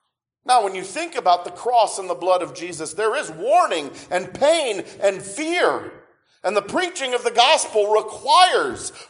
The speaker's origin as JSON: {"language": "English", "region": "Michigan", "country": "United States", "tie": "born or raised there", "said": "I'll tell you, I grew up in Michigan."}